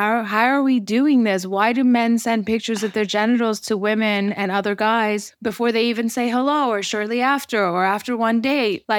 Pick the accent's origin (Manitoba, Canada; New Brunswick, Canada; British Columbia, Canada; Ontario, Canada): Ontario, Canada; Toronto; I grew up in Toronto.